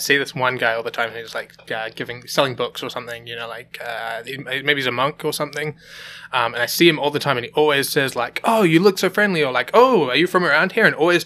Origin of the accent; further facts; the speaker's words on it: Hamilton, Waikato, New Zealand; now in Auckland, New Zealand; I really love living in the city, but I'm from Hamilton originally, which is like a lot smaller than Auckland